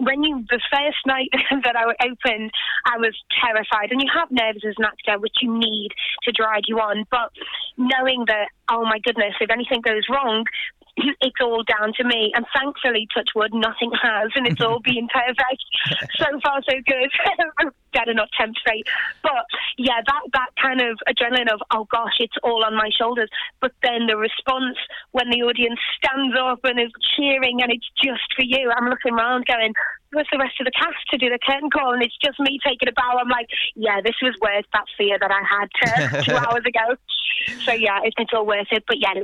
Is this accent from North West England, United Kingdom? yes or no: yes; Liverpool, North West England, United Kingdom; I'm from Liverpool, so we don't offend easily.